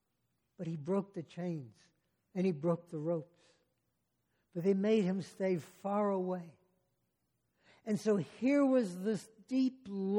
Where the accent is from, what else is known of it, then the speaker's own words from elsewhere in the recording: New Jersey, United States; because I was growing up in New Jersey.